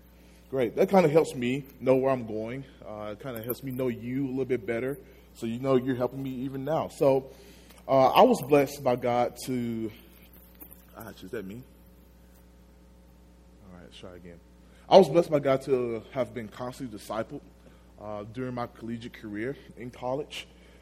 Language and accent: English; Magnolia, Arkansas, United States; I'm from Magnolia, Arkansas, small town down south. Don't know it, don't worry about it.